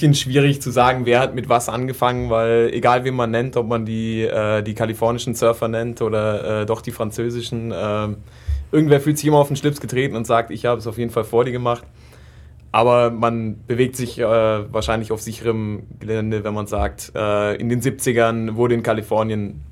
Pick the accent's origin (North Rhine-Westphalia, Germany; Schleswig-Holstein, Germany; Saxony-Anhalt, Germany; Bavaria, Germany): Bavaria, Germany; Ich komme eigentlich aus dem Allgäu, bin Bergmensch